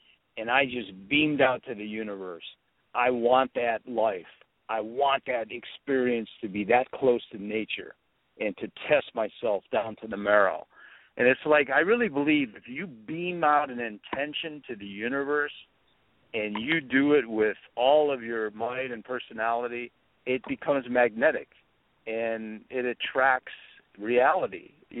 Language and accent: English; Cleveland, Ohio, United States; a city slicker growing up in Cleveland.